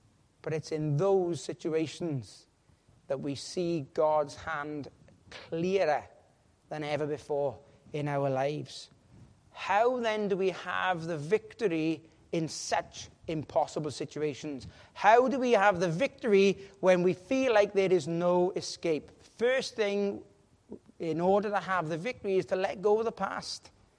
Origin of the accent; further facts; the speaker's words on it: Wales, United Kingdom; We're Welsh. That's what Welsh people do.